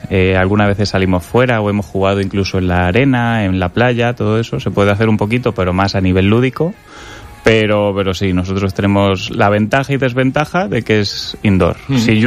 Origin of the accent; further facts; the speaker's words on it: Albacete, Castilla-La Mancha, Spain; now in El Campello, Spain; Yo soy de Albacete, yo empecé allí y me he movido por toda España. Y pues mira, al final la vida me ha traído aquí, me trajo a Campello